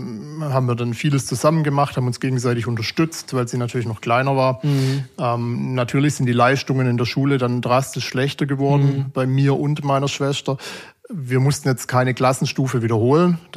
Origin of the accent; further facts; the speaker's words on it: Baden-Württemberg, Germany; born there; Ja, meine Kindheit, also ich bin 1988 geboren in der Nähe von Stuttgart